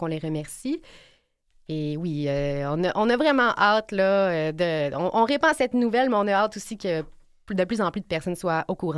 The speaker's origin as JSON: {"language": "French", "region": "Quebec", "country": "Canada", "first_language": "Quebec Sign Language", "second_language": "French", "said": "C'est ma première langue"}